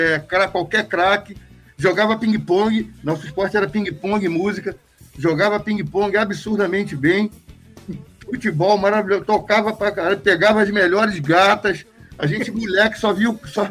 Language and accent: Portuguese; São Gonçalo, Rio de Janeiro, Brazil; born there; o meu pai veio de João Pessoa, do Nordeste, conheceu minha mãe, Santa Teresa, que veio de Aracaju, se casaram e foram morar lá em São Gonçalo. Então, o primeiro filho dele, no caso eu, nasci no Pita lá.